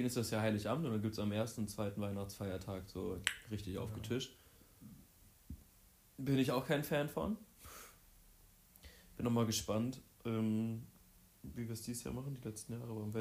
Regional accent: Mönchengladbach, North Rhine-Westphalia, Germany; Ich komme aus Mönchengladbach.

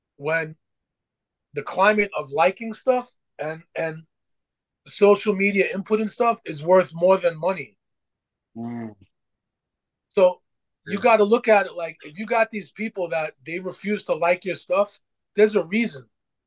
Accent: Brooklyn, New York, United States; we're from Brooklyn

